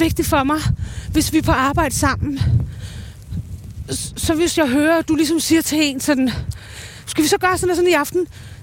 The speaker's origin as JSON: {"language": "Danish", "town": "Lyngby", "region": "Capital Region of Denmark", "country": "Denmark", "said": "Men jeg kommer fra Lyngby"}